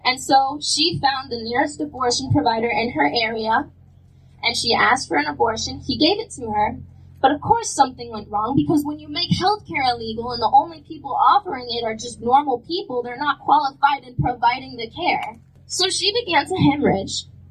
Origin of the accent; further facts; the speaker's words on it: Texas, United States; I'm from Texas.